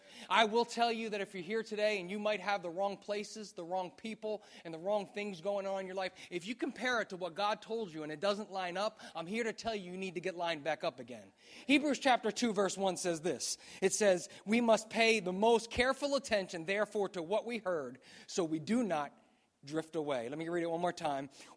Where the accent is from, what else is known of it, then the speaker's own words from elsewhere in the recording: New Jersey, United States; I'm from America. I'm from New Jersey. It's the center of the universe, if you didn't know that. And I'm right outside of Philadelphia.